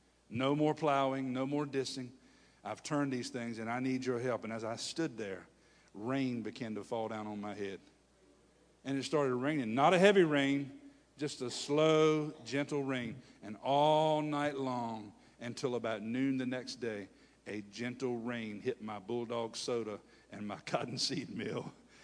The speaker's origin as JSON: {"language": "English", "town": "Hertford", "region": "North Carolina", "country": "United States", "said": "hey, I'm from Hertford, North Carolina."}